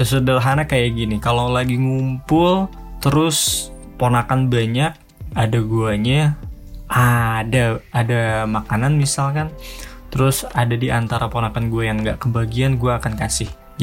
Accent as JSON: {"language": "Indonesian", "town": "Purwakarta", "region": "West Java", "country": "Indonesia", "tie": "born or raised there", "said": "27 tahun hidup di kebanyakan pedesaan, hidup di Purwakarta, lahir di Purwakarta, sekolah di Purwakarta"}